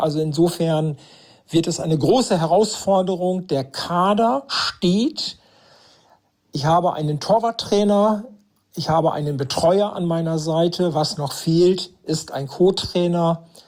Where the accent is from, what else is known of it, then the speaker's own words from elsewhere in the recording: Lower Saxony, Germany; born there; ich selber stamme gebürtig aus dem Landkreis